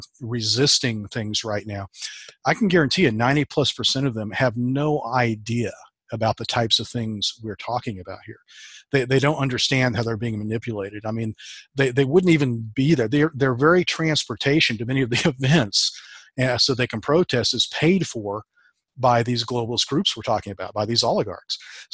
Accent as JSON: {"language": "English", "town": "Wichita", "region": "Kansas", "country": "United States", "tie": "born or raised there", "said": "they're from Wichita, Kansas, and I was born and raised in Wichita."}